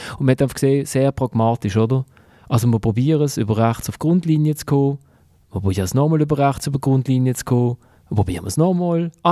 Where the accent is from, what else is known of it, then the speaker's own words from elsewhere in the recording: Basel, Basel-Stadt, Switzerland; ich als Basler aus Erfahrung